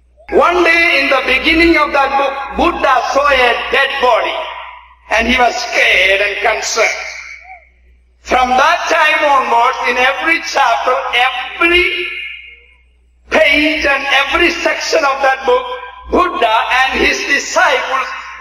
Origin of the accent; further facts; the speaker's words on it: India; 100 miles from my hometown in India